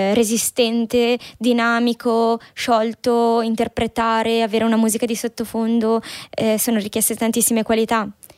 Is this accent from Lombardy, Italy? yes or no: yes; Lombardy, Italy; also born or lived in Orzinuovi; Io sono nata a Orzinuovi, in provincia di Brescia, il 10 novembre del 1990. Ho vissuto in provincia di Cremona da quando ero piccola.